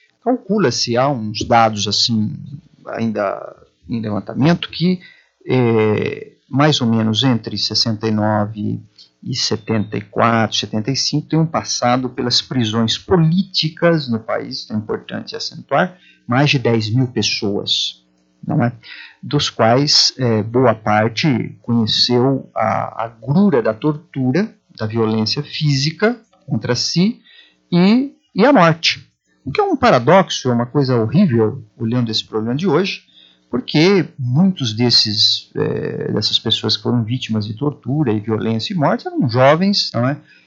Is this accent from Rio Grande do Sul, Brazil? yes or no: no; Adamantina, São Paulo, Brazil; eu volto porque não só tenho parentes aqui, como eu gosto da cidade, a cidade em que eu nasci, onde me criei.